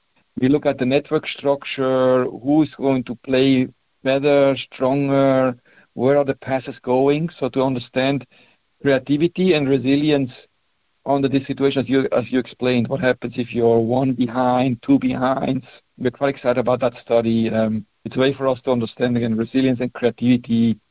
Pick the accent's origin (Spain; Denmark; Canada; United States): Spain; I grew up in Spain. I'm Swiss and I grew up in Spain, so Spain is always close to my heart in general.